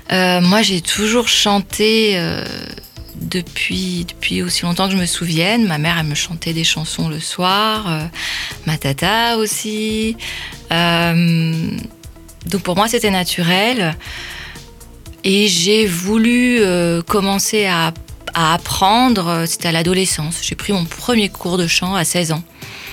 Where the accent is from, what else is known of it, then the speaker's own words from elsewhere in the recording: Nice, Provence-Alpes-Côte d'Azur, France; Je viens de Nice, je suis née à Nice et j'ai fait mes études là-bas, mes études scientifiques.